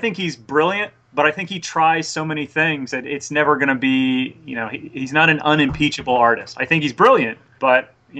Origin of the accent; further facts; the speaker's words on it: Mount Vernon, United States; I grew up in Mount Vernon, and which is about an hour northeast of where I'm living now.